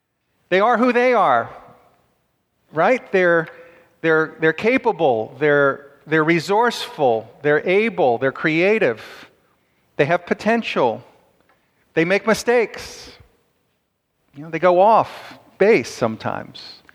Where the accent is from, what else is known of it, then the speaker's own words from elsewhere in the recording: Philadelphia, Pennsylvania, United States; Well, first of all, I'm from Philadelphia.